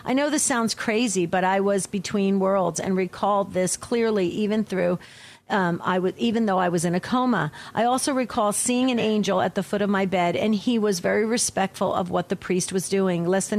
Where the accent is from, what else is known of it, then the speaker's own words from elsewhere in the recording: New Jersey, United States; And from New Jersey, from my home state.